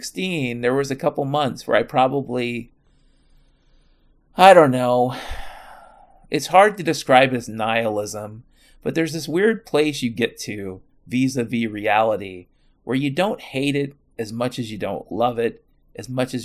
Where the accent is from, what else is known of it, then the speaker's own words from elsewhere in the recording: Washington, United States; born there; I can tell you I was born in Washington State a long time ago. I'm almost 50 years old.